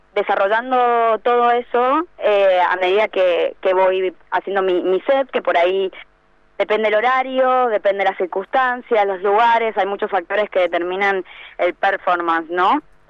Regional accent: Mendoza, Argentina; yo soy de Mendoza, soy oriunda de la provincia de Mendoza capital. Y sí, así es. Hace bastantes años ya que estoy dando vueltas por toda Argentina

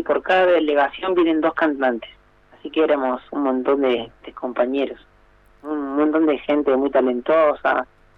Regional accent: General Roca, Río Negro, Argentina; now in Buenos Aires, Argentina; yo creo que la ciudad me ayudó a mí a volver a reencontrarme con el lugar de donde vengo, y de alguna u otra manera en Buenos Aires se me conoce como

